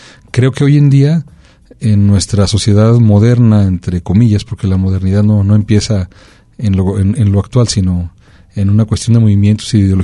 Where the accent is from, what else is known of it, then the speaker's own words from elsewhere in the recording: Colotlán, Jalisco, Mexico; que son tan importantes en nuestro marco referencial identitario como colotlenses, como jaliscienses y como mexicanos, por supuesto